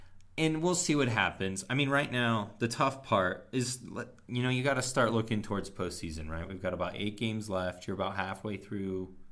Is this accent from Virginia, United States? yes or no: yes; Virginia, United States; now in Utah, United States; I grew up in Virginia. And I'm not native to Utah.